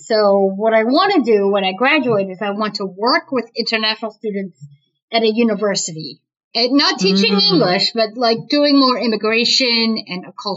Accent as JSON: {"language": "English", "region": "New Jersey", "country": "United States", "lives_now": "Boston, United States", "said": "So I live in Boston now. I've been here for 2 years, but I was from New Jersey, which is about an hour south of New York City."}